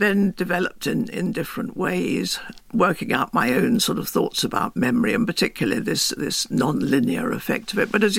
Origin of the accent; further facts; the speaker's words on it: England, United Kingdom; And I was very confused about this business of being English, because it was very much drummed into you that this was good.